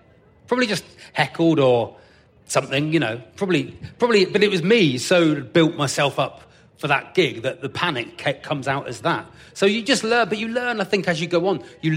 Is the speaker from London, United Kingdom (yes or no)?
no; South West England, United Kingdom; So if you go out and you go, I'm from Devon, no one goes, oh, get, ah, had an amazing holiday there once.